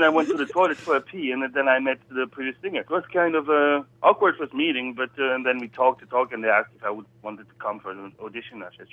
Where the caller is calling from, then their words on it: Belgium